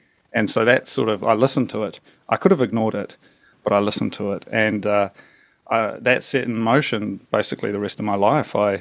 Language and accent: English; Hastings, Hawke's Bay, New Zealand; So it all began in my hometown of Hastings, New Zealand, 40,000 people, sheep and apples. I was sort of stuck there after high school and not knowing what to do with my life.